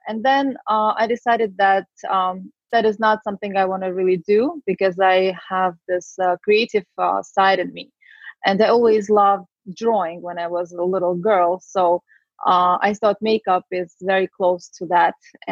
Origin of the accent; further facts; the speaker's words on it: Russia; English is a second language; moved away as an adult; also born or lived in Azerbaijan; now in United States; So yes, I do come from Russia, former US, but I am Armenian. My background, I was born in Azerbaijan, and then my family moved to Russia. So I grew up there and went to Russian school and college there as well.